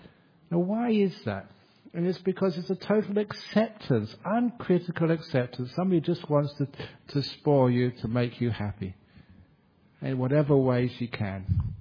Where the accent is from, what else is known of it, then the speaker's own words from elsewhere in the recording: London, United Kingdom; one of the most beautiful relationships in my life growing up in London.